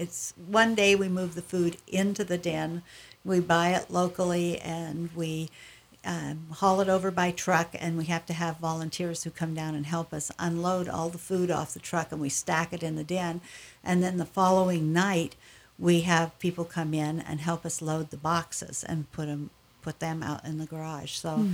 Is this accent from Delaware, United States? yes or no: no; Sandpoint, Idaho, United States; When I grew up in Sandpoint. When I got married, we moved away.